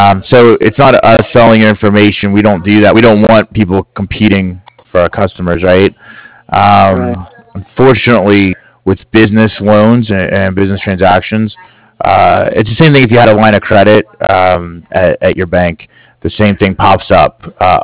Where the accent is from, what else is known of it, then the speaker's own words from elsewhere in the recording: Washington, District of Columbia, United States; Like I said, I'm from DC, and I watch, so I watch the Nationals play baseball, right?